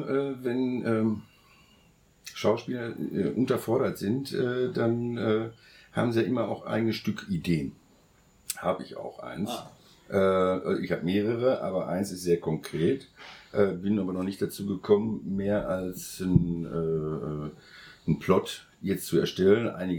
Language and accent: German; Herne, North Rhine-Westphalia, Germany; Das ist ein großes Theater in meiner Heimatstadt. Ne, das finde ich sehr wichtig. Da kann ich was für Herne tun.